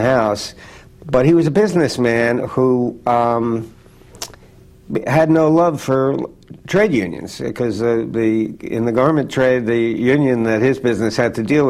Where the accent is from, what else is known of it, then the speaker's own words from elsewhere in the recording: New York City, New York, United States; I was born and raised in New York City on the West Side, on West 74th Street.